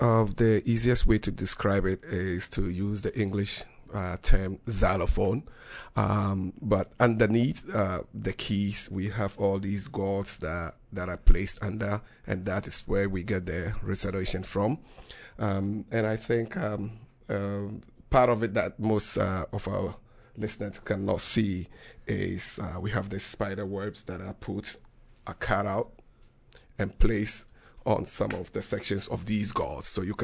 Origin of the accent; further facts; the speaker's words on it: Northern Region, Ghana; first language Dagbanli; So this happened to be my first language, which is the Dagbanli. I also just happened to be part of the Buzung clan.